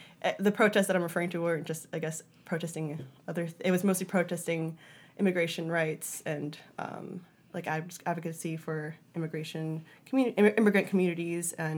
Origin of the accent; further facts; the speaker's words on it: Wheaton, Maryland, United States; I grew up in Wheaton, Maryland, which is right outside of D.C., in a high school that was about, like, 80-something percent Latino or Latinx.